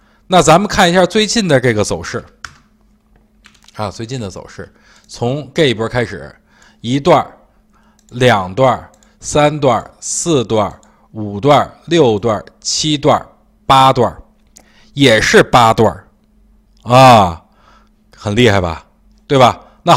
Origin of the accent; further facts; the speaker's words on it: China; 作为中国人，我感到无比的骄傲。